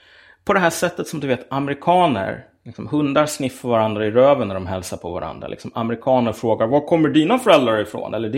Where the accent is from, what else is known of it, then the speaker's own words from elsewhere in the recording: Umeå, Västerbotten County, Sweden; born there; also born or lived in Gävle; jag är född på Umeå BB, men jag har bott lite grann i Gävle och nu bor jag ute i Vela.